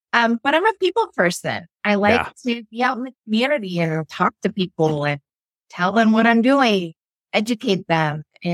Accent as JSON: {"language": "English", "town": "Salem", "region": "Oregon", "country": "United States", "lives_now": "Spokane, United States", "said": "I'm originally from Salem, Oregon. I now live in Spokane with my family"}